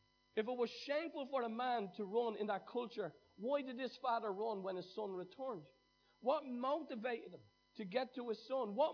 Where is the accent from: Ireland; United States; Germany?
Ireland; I'm Irish.